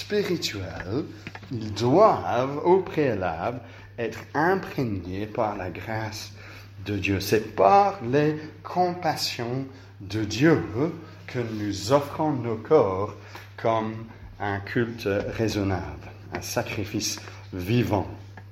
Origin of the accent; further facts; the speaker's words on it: Switzerland; Je suis suisse